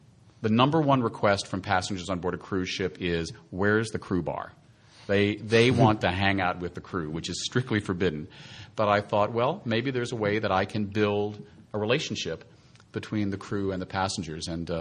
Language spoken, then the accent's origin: English; Richmond, Virginia, United States; if you go to Richmond, Virginia now, my hometown, I'm sure there's people that I went to school